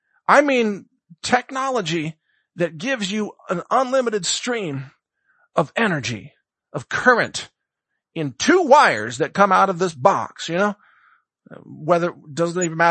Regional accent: United States; And yes, for those of you in Canada, note that I use kilometers, even though I'm an American.

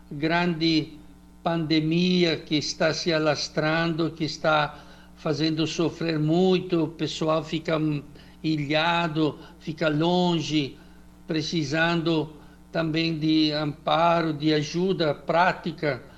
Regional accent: northern Italy, Italy; lá da minha região, que lá da Itália, que é no norte da Itália

